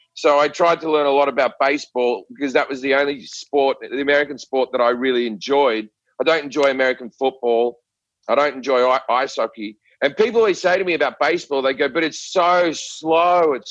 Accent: Australia; accent: Australian; But my accent, if you're in a movie, they have to write a bit of dialogue where they go, "Oh, well, you know him, he's Australian, he came over here, blah, blah, blah,"

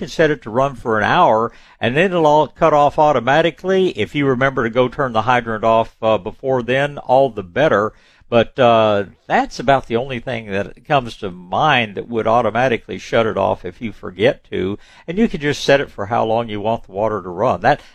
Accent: Tyler, Texas, United States; born there; I mean, I was born in Tyler, Texas. I've got nothing against Tyler, but they use a different rootstock in that part of Texas.

